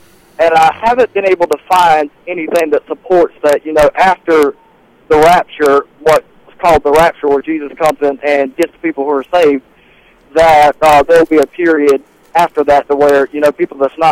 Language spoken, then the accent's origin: English; South Carolina, United States; I'm from South Carolina.